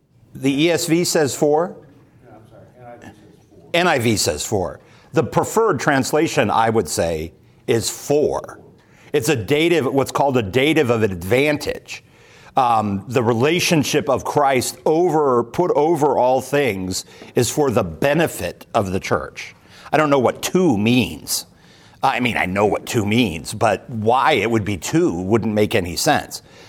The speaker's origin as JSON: {"language": "English", "town": "Peoria", "region": "Illinois", "country": "United States", "tie": "born or raised there", "said": "Yeah, we said growing up in Peoria, we always said Joliet."}